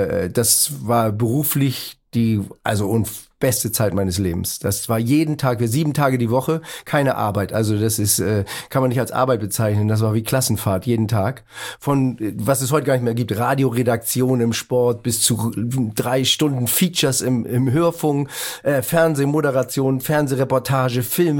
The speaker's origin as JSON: {"language": "German", "region": "Northern Germany", "country": "Germany", "said": "Aber ich wollte gar nicht weg, ich war Norddeutscher, ich wollte das nicht."}